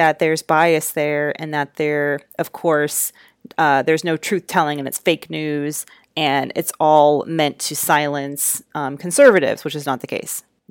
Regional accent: Georgia, United States; the fact that it's my home state of Georgia that is taking a step in that direction, that is amazing to me.

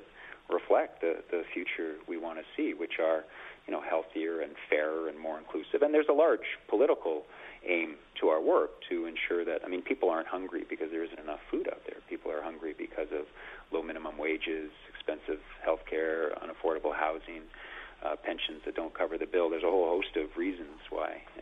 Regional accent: Dar es Salaam, Tanzania; born there; also born or lived in Mozambique; Yeah, I was born in Dar es Salaam, Tanzania, and then I lived in Mozambique for a while as well.

